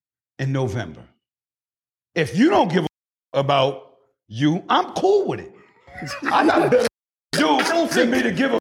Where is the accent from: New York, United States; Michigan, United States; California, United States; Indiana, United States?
New York, United States; New York City; I'm 47. I'm from New York City. I ain't pork since I was 12.